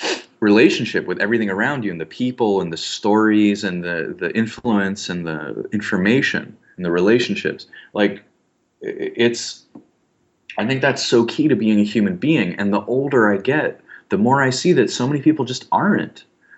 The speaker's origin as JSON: {"language": "English", "town": "Miami", "region": "Florida", "country": "United States", "tie": "born or raised there", "said": "Okay. So what are my cultural reference points?"}